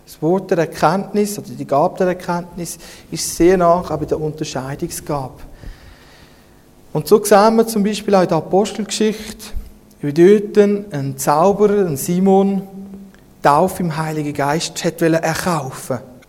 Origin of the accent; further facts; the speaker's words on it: Switzerland; Als Schweizer ist man da fast ein bisschen befremdet.